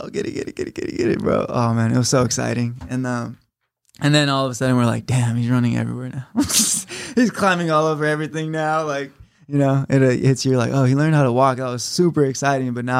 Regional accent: Temecula, California, United States; I grew up in Temecula

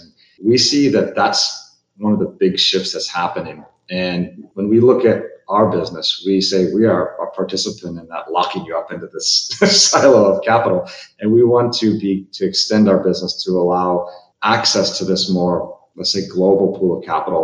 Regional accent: Chicago, Illinois, United States; also born or lived in England; My father's from Malaysia. My mom's from England. I was born in England. I grew up in Chicago.

